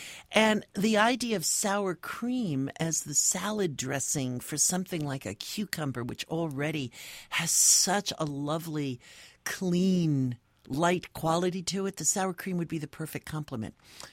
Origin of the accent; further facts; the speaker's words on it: New York, United States; because I grew up in the New York area, and there was such a stress on dairy in that environment.